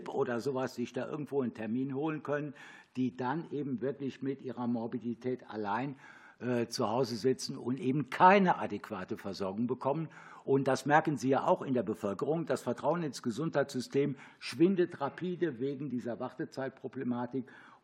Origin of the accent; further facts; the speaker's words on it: Rhineland-Palatinate, Germany; ich komme vom Land, aus dem Westerwald, das merken Sie ja am bäuerlichen Auftreten